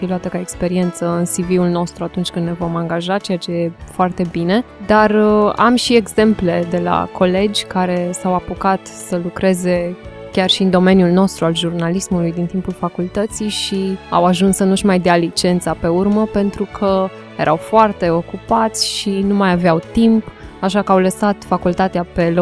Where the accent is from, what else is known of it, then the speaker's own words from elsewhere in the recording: Timișoara, Timiș County, Romania; born there; moved away as an adult; now in Bucharest, Romania; pentru cei care pleacă din orașul în care s-au născut, chiar așa cum am plecat și eu din Timișoara în București